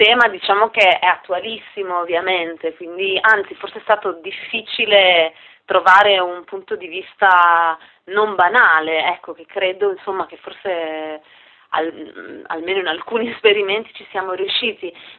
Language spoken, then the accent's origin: Italian; Bologna, Emilia-Romagna, Italy; also born or lived in Turin; Io ho vissuto tanto in giro, a Milano, a Torino, ma insomma tutta la mia adolescenza, la mia giovinezza l'ho passata qui, quindi diciamo che siamo bolognesi.